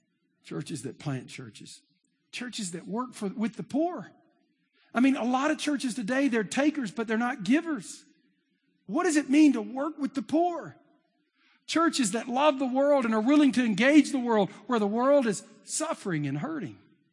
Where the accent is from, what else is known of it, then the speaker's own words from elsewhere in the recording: Texas, United States; Now I'm from East Texas, so that sounds good, you know.